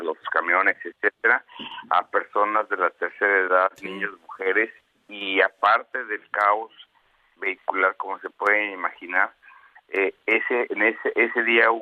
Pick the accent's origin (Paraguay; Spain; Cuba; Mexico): Mexico; uno de los que más respetamos como mexicanos